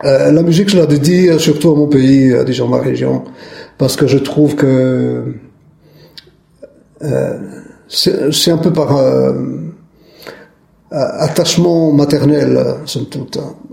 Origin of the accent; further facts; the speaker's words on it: Friuli-Venezia Giulia, Italy; first language Friulian; Chez nous, en Frioulé, on dit la mère langue, la Marilyn.